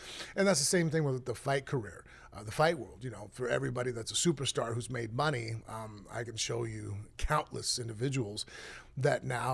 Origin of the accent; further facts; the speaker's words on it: Las Vegas, Nevada, United States; I'm basically a lifelong martial artist, born and raised in Las Vegas